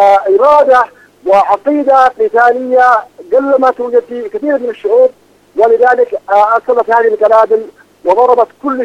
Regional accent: Yemen; نحن أحرارا كما ولدنا وسنبقى أحرارا في اليمن،

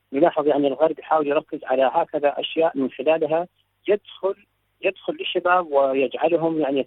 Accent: Iraq; من العراق.

